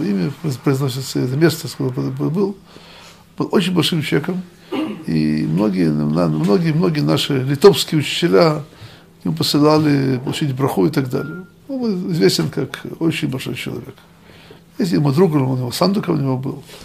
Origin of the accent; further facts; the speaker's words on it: Russia; Я еще вырос в Советской России.